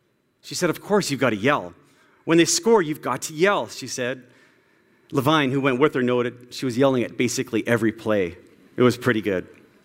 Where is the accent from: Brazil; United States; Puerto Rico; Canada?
Canada; You see, we conduct ourselves in a manner worthy of being called Canadian.